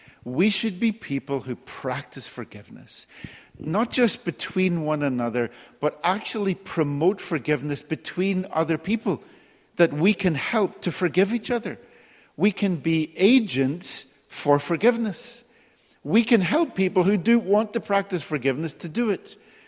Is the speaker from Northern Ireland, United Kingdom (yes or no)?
yes; Northern Ireland, United Kingdom; I grew up in Northern Ireland, as many of you know